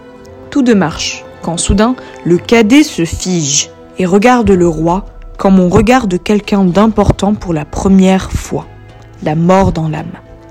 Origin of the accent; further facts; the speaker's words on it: Morocco; quand on est marocain qui vit au Maroc